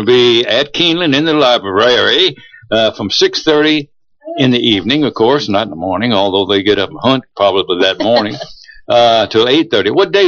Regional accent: Lexington, Kentucky, United States; having lived all my life right here, you know, I mean, we're on the Russell Cave Road, so I grew up in Lexington. I remember when it was just about 45,000

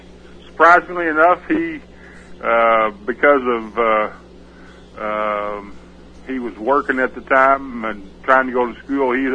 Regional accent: Louisville, Kentucky, United States; I grew up in Louisville, but never went to Churchill Downs until I was a freshman at UK.

